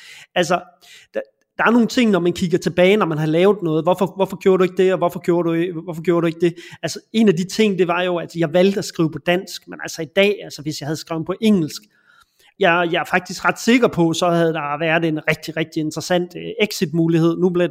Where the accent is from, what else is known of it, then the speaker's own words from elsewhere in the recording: Jutland, Denmark; jeg kommer fra Jylland, og jeg er slet ikke, jeg kender ikke folk herovre